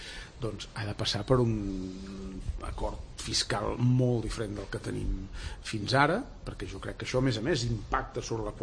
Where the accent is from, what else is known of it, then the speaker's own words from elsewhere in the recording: Vic, Catalonia, Spain; Jo sóc de Vic